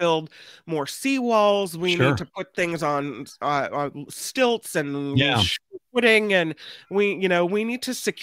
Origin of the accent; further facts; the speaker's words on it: California, United States; Well, Dora says the president just landed in my hometown in Santa Cruz County.